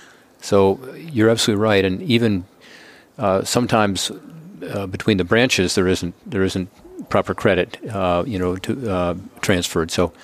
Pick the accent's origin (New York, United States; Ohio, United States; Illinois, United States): Ohio, United States; Cincinnati; I have a bridge in my hometown of Cincinnati.